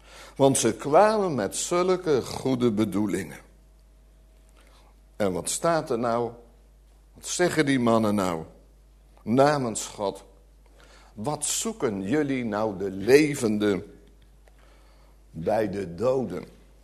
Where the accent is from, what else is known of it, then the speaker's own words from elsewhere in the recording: Gelderland, Netherlands; Ik kom oorspronkelijk van de Veluwe.